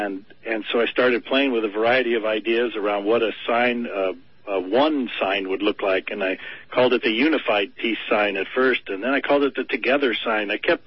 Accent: United States; I grew up in America, so the definition of peace is really paradoxical

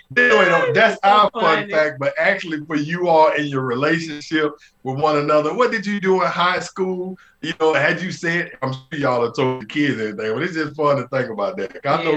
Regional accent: Birmingham, Alabama, United States; See, I'm from the South. In Birmingham, we didn't even have field hockey.

